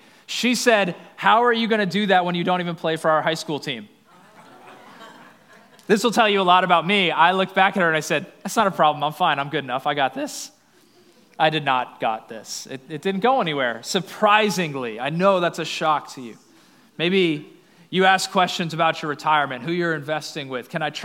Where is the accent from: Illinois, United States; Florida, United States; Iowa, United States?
Florida, United States; Cape Coral; So we're from Cape Coral, not a big city.